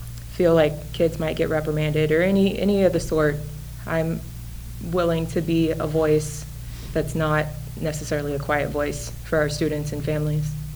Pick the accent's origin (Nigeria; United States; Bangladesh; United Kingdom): United States; Houston, Texas; more of my bio is that I'm not from here. I'm from Texas. I'm from Houston, so a big city. This is my first small town